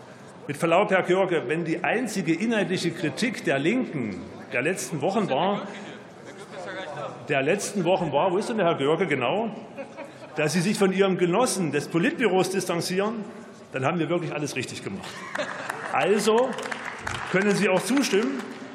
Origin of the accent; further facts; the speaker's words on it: Leipzig, Saxony, Germany; als stolzer Leipziger